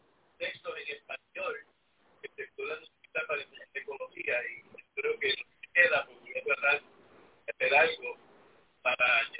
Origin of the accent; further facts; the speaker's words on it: Puerto Rico; yo me crié estudiando en Puerto Rico, en todas las escuelas públicas, la Universidad de Puerto Rico